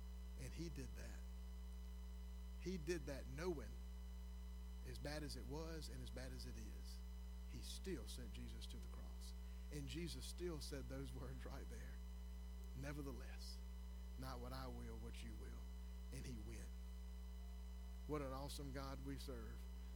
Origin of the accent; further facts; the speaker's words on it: United States; I am proud as an American